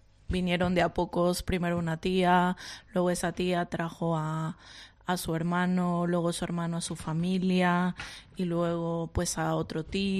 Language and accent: Spanish; Piura, Peru; now in Ondarroa, Spain; vengo de Perú, exactamente de la parte norte, de Piura, zona costera. Y bueno, al final llegué aquí, en principio a Berriatúa, y luego ya hice mi paso a Ondarroa, y pues desde hace ya varios años que vivo